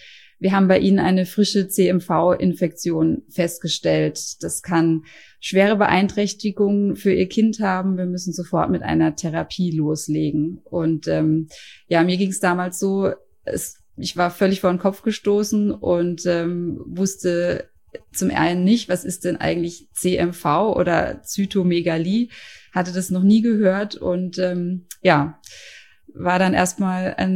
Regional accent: Karlsruhe, Baden-Württemberg, Germany; Ich komme aus Karlsruhe, bin 40 Jahre alt und Mama von 2 Kindern.

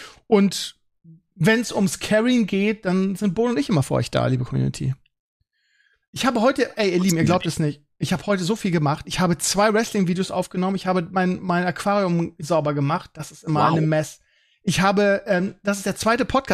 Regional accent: Northern Germany, Germany; Ich komme auch aus dem Norden.

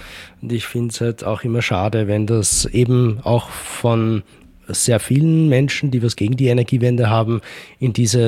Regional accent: Ebensee, Upper Austria, Austria; Dort, wo ich herkomme, in Ebensee

